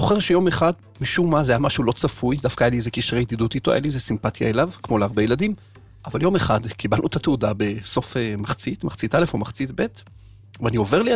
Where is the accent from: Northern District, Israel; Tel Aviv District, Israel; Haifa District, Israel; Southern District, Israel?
Haifa District, Israel; Haifa; אנחנו קצת יכולים לחלוק חוויות כחיפאים.